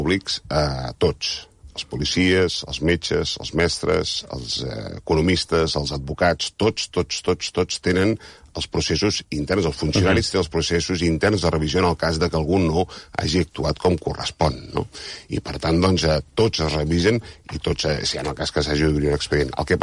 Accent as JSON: {"language": "Catalan", "region": "Catalonia", "country": "Spain", "said": "l'orgull com a català"}